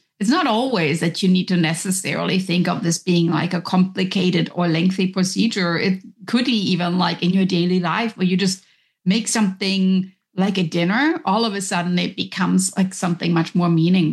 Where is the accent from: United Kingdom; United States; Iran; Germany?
Germany; because I grew up in Germany.